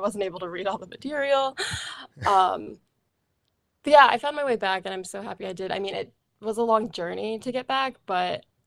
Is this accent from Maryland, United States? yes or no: no; Texas, United States; Yeah, so I'm originally from Texas, in between San Antonio and Austin, Texas.